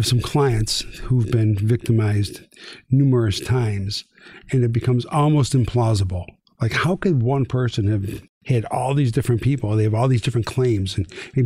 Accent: Niagara Falls, New York, United States; As a kid, I grew up in Niagara Falls, mm-hmm. New York.

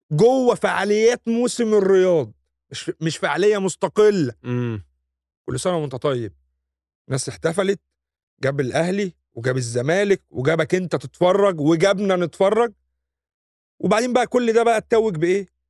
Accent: Egypt; النهارده احنا كمصريين

